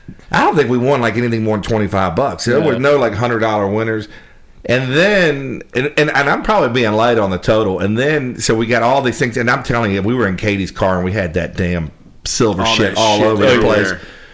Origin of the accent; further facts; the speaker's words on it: Savannah, Georgia, United States; I'm from Savannah, which was right on the state line